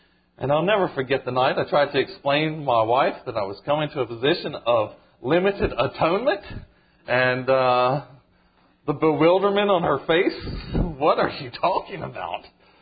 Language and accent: English; Virginia, United States; I was raised in Virginia, a small mountain town steeped in Civil War history.